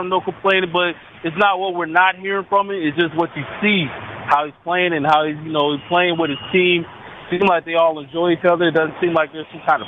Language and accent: English; Tucson, Arizona, United States; But as far as Bill Walton, I mean, I'm from Tucson, so, you know, we enjoyed having his son at the University of Arizona.